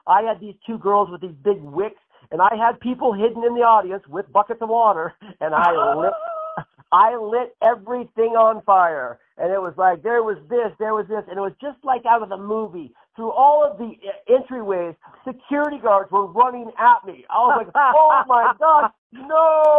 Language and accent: English; Portland, Oregon, United States; born there; And I was born in Portland, Oregon.